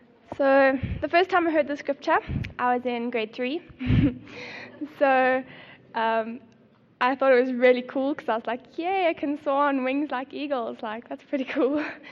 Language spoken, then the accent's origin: English; North West, South Africa; I'm from the Northwest.